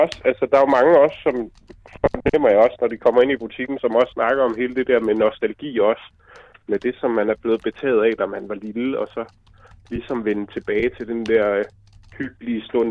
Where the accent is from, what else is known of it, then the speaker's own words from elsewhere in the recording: Hørsholm, Capital Region of Denmark, Denmark; hvis du skal tage for, hvor jeg kommer fra, så kommer jeg fra Hørsholm oprindeligt.